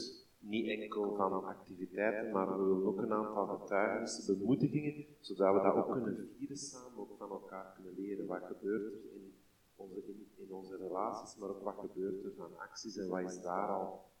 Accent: Belgium; Want soms als Belg zijn we altijd negatief, nee, we moeten ook vieren.

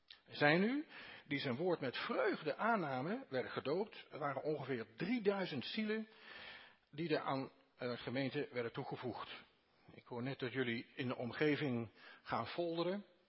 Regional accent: Netherlands; now in Belgium; Toen we hier naar België kwamen, waren we echt, u zult het aan mijn accent natuurlijk direct wel horen, ik kom van boven de grens.

